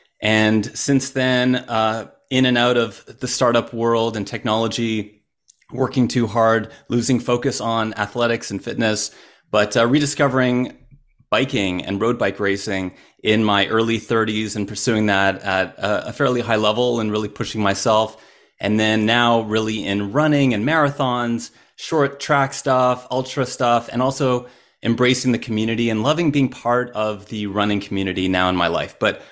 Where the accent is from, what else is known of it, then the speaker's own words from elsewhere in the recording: Montreal, Quebec, Canada; growing up in Montreal